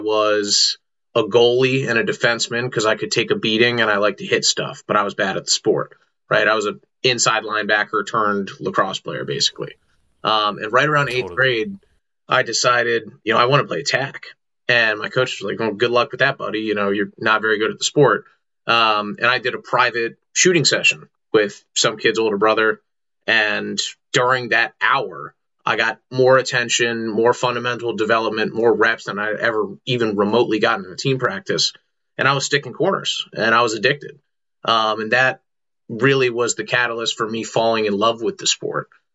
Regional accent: Maryland, United States; So I'm a Howard County guy, and I grew up in the Warhawks ecosystem.

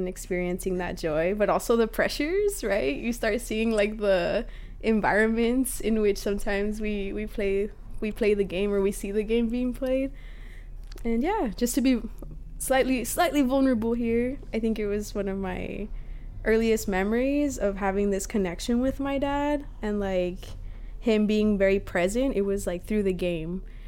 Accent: Bell Gardens, California, United States; I'm from Bell Garden, Southeast LA forever.

